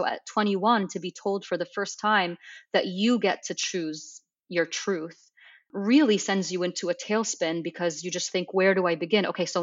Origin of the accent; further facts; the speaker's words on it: Egypt; I grew up in Egypt and I grew up in a Muslim family that wasn't very religious